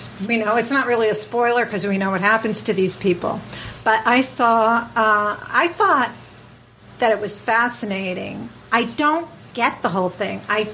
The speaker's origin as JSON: {"language": "English", "town": "Springfield", "region": "Massachusetts", "country": "United States", "said": "Oh, my. I'm from Springfield, Massachusetts."}